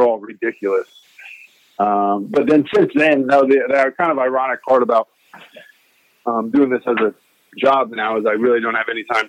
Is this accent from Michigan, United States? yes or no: no; Indiana, United States; At first, it was going to be Indiana, because I'm from Indiana, and that's where all big white guys go from the state of Indiana.